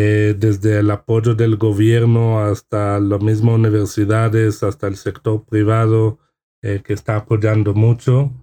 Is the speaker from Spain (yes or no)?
no; Israel; moved away as an adult; now in Mexico; desde allá ya empecé a salir del país de Israel a países como España, Argentina, Colombia y hoy el día estoy aquí en México